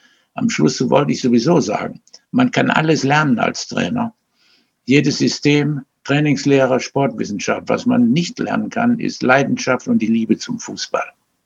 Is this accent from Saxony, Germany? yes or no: no; Essen, North Rhine-Westphalia, Germany; born there; du bist ja eigentlich Essener, ich bin ja in Essen geboren.